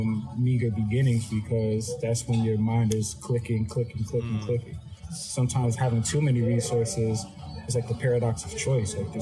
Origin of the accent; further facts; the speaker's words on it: Atlanta, Georgia, United States; we're also from Atlanta, again, the hub of Delta.